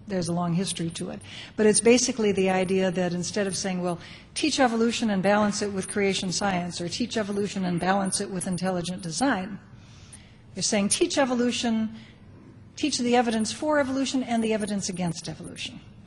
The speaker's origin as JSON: {"language": "English", "region": "California", "country": "United States", "said": "I come from California."}